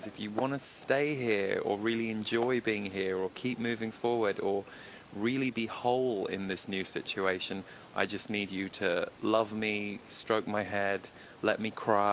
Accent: United Kingdom; maybe that was just growing up in Britain

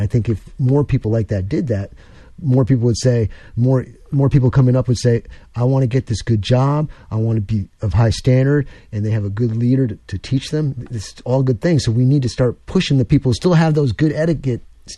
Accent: New York, United States; Yeah, I know. I'm from New York originally.

